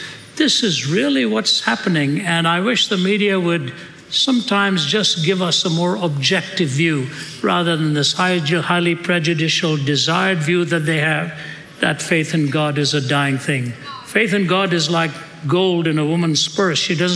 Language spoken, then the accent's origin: English; Delhi, India; also born or lived in Chennai; I was raised in India the first 20 years of my life. I was born in the south in Chennai, where the language is Tamil. I was raised in the north in Delhi, where the language is Hindi.